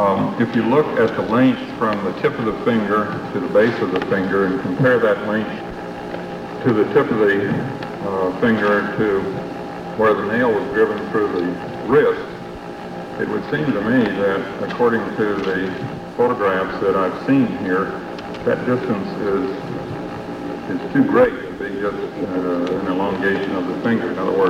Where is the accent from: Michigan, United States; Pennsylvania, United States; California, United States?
Michigan, United States; Ypsilanti; from Ypsilanti, Michigan, and I would like to ask a question of the pathologist